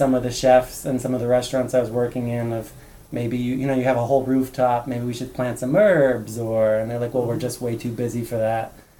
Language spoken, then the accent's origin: English; New York, United States; Well, I originally grew up in New York, upstate New York, and that's where half my family still is.